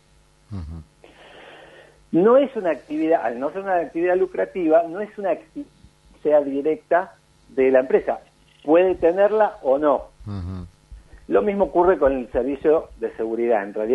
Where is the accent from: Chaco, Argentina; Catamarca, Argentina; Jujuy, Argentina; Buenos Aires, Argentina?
Buenos Aires, Argentina; now in Córdoba, Argentina; Que a esta altura ya calculo que me pueden decir cordobés sin ningún problema, pero soy bien porteño.